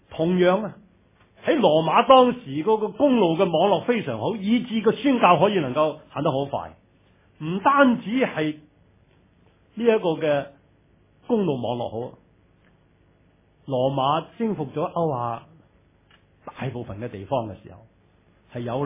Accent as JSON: {"language": "Cantonese", "country": "Hong Kong", "accent": "Hong Kong Cantonese", "said": "我講嗰啲係 即係土地香港話"}